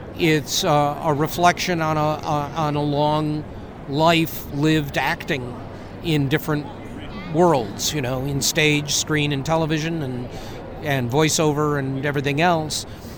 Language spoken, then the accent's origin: English; Detroit, Michigan, United States; a very well regarded school in the Midwest near Detroit, which is my hometown